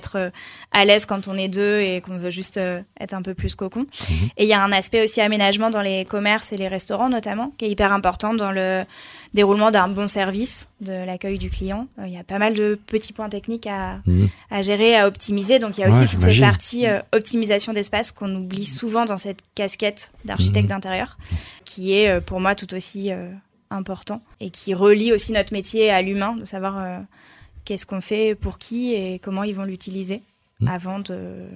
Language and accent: French; Bourgogne-Franche-Comté, France; Je n'ai pas l'accent aveyronnais, je viens de Bourgogne au départ.